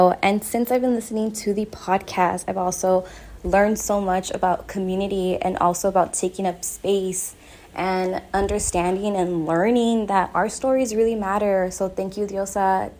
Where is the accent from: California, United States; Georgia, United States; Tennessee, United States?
California, United States; Los Angeles; I'm from South Central Los Angeles, the 323. More specific, I live in Watts.